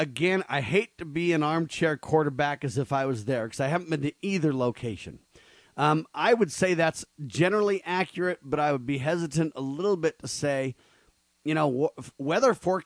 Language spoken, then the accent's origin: English; California, United States; I grew up in California. I've experienced several earthquakes.